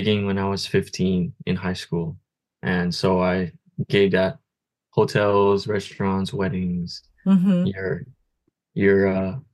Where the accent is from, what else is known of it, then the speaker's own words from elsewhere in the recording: Hawaii, United States; I am Native Hawaiian and Asian.